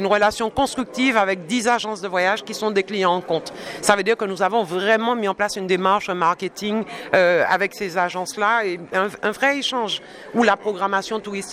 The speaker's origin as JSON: {"language": "French", "region": "Martinique", "country": "France", "said": "Et je m'interroge profondément en tant que Martiniquaise"}